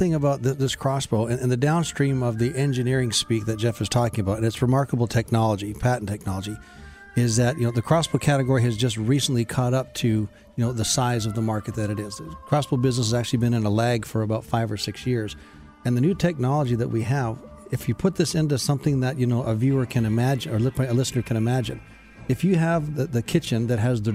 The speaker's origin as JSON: {"language": "English", "country": "Canada", "tie": "born or raised there", "moved": "yes", "said": "growing up in Canada, then having moved down here about 25 years ago"}